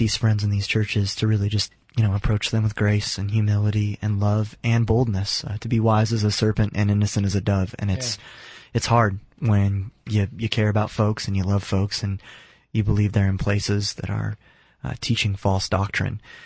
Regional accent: United States; And it's interesting because we're American, okay?

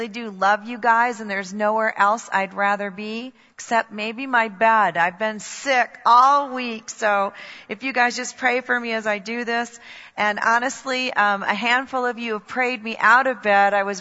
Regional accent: Scotland, United Kingdom; I'm Scottish.

